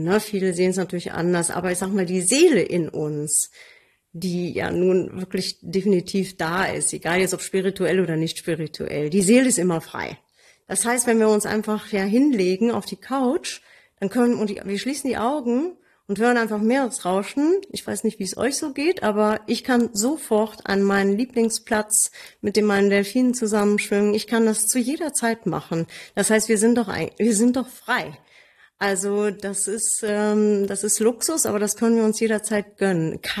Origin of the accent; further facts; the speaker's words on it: Cologne, North Rhine-Westphalia, Germany; ich bin ja Kölnerin